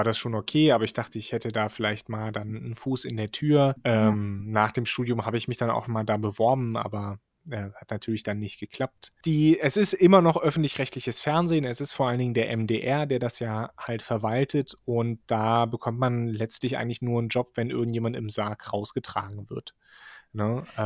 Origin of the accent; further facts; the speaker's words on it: Weimar, Thuringia, Germany; born there; Also ich bin in Weimar geboren